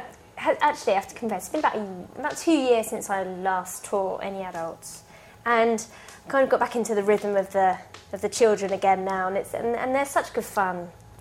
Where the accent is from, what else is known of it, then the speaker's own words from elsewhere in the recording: London, United Kingdom; I'm from South London, Crystal Palace.